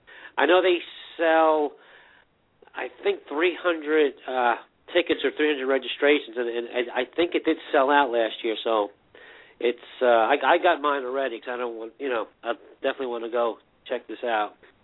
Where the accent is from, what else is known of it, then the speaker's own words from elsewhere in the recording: New Jersey, United States; from Jersey, and we're going to have Evil Rob coming on a little bit later